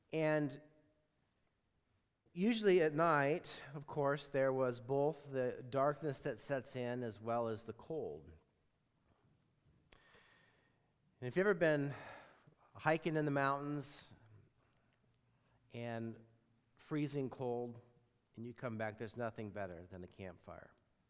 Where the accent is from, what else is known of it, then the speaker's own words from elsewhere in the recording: Montana, United States; Growing up in Montana, my brother and I have a sister as well